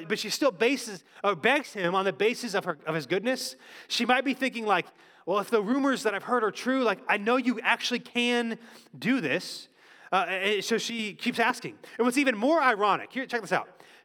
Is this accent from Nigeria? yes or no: no; Cary, North Carolina, United States; when me and my brothers were younger, we grew up in Cary, and my grandparents live in Statesville, so about 2 hours away.